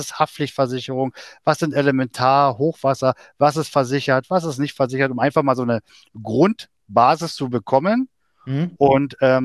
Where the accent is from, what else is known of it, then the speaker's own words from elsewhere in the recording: Germany; am alten Wohnort, wo ich herkomme. Also ich wohne direkt an der polnischen Grenze. Also in Steinwurf bin ich in Polen drüben.